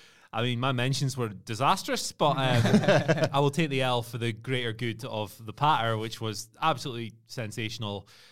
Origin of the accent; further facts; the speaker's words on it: Aberdeen, Scotland, United Kingdom; I'm from Aberdeen.